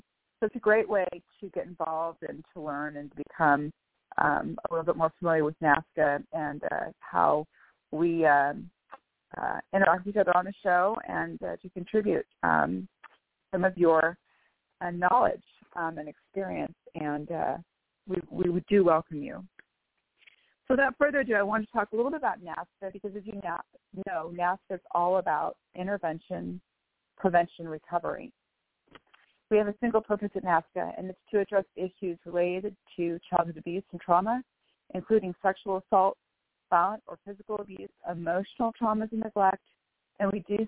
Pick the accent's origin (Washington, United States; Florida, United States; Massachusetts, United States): Washington, United States; Bellevue; I'm from Bellevue, Washington.